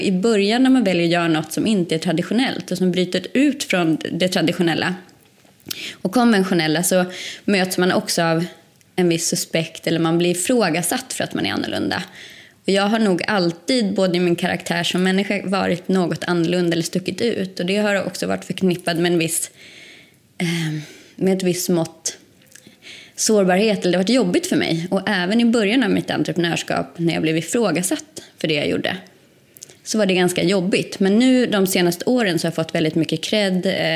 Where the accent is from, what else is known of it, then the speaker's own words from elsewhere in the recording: Kerstinbo, Uppsala County, Sweden; Jag är uppvuxen i en liten skruttig landsort, 15 mil norr om Stockholm. Där varannan invånare var en älg, och det är myggtätast i hela Sverige. Det är otroligt billiga hus där. Ingen vill köpa hus där. Det är så mycket mygg. Det heter Kerstinbo.